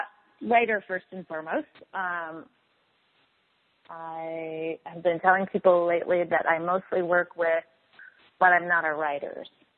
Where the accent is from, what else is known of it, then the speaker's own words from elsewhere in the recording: Eastern Canada, Canada; I'm from Eastern Canada, so there's a connection there